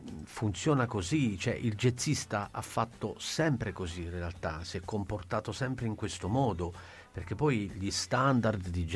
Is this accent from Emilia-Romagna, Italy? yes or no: no; Atessa, Abruzzo, Italy; è il mio paese, è Atessa in realtà, io vengo da Atessa